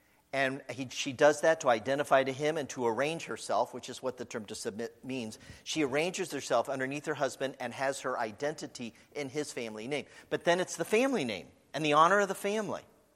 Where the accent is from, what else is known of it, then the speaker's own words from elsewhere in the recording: Dayton, Ohio, United States; Even I grew up in Dayton, Ohio, inner city, and I didn't have that.